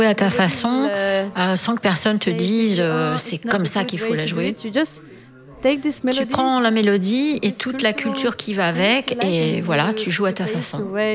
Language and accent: French; France; now in Brussels, Belgium; je suis française, mais maintenant j'habite en Belgique, à Bruxelles, depuis 6 ans.